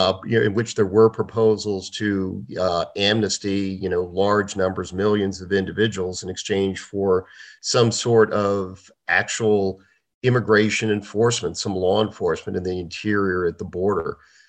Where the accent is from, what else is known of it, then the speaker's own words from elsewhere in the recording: Baltimore, Maryland, United States; I'm from Baltimore, Maryland.